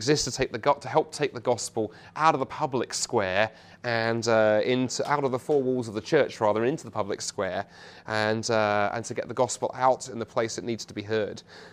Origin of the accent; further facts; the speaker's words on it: Dundee, Scotland, United Kingdom; there in Dundee, my hometown